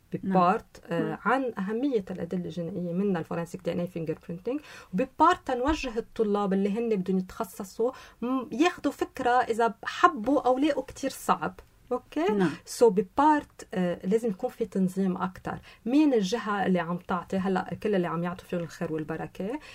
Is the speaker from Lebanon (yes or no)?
yes; Lebanon